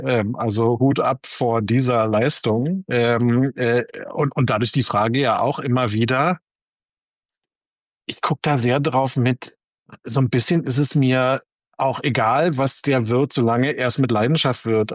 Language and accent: German; Berlin, Germany; ich bin Berliner und auch Ostberliner, geboren in Pankow und deswegen ist Mauer schon sehr etwas, was in meinem Leben ist.